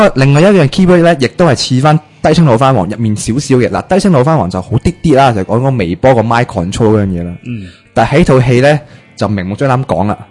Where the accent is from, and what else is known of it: Hong Kong